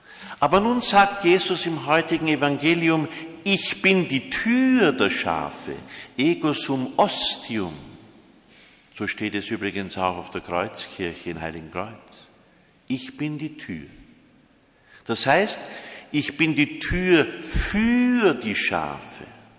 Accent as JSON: {"language": "German", "country": "Austria", "said": "Und ich weiß, dass ich heute gebetet habe, als Österreicher, für euch"}